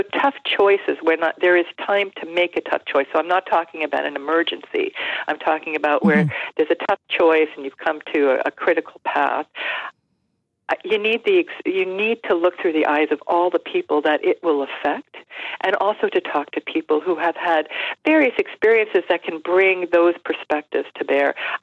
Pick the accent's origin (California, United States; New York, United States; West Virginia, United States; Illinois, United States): New York, United States; Long Island; I lived on Long Island. I'm from New York, mm-hmm.